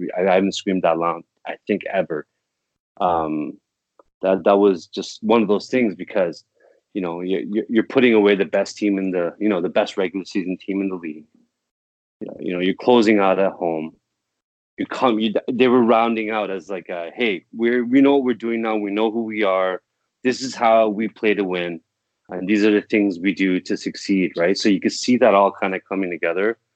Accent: Toronto, Ontario, Canada; I'm from Toronto. Everyone hates me.

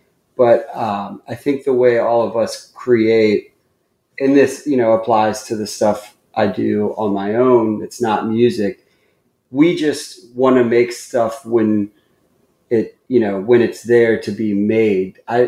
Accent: Columbia, Maryland, United States; born there; I was born in Columbia, Maryland, so, which is like a suburb right between Washington, D.C. and Baltimore.

